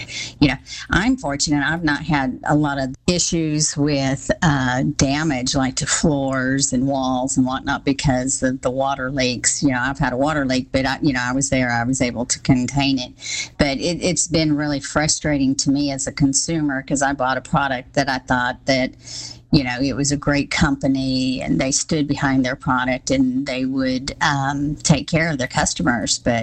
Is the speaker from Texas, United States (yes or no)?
yes; Texas, United States; To start out … I'm from Central Texas.